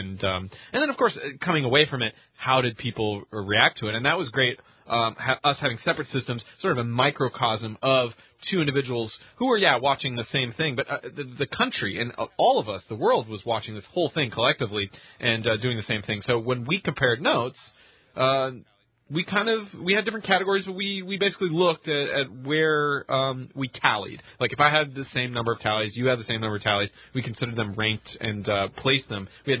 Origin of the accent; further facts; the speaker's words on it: Washington, United States; as well as a couple other candidates, specifically de Blasio and, of course, Jay Inslee from my home state.